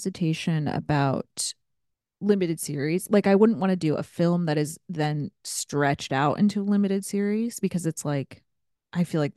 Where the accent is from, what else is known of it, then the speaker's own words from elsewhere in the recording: Ohio, United States; like I grew up in Ohio and there's like this one downtown theater that's like very majestic